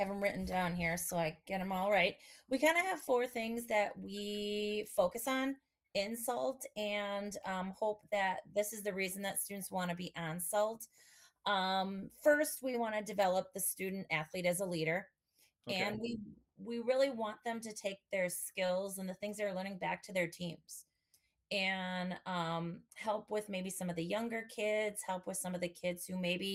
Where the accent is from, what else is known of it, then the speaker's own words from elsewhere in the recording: Dallas, Texas, United States; yeah, I grew up in West Dallas.